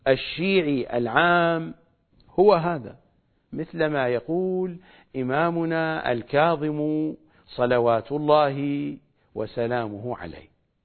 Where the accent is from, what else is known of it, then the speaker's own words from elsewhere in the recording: Karbala, Karbala Governorate, Iraq; يا كربلائيون يا عراقيون، وأنا منهم، أنا واحد منهم، أنا من الكربلائيين ومن العراقيين، أنا لا أتحدث عن جغرافيا كربلاء، نحن من كربلاء وإلى كربلاء.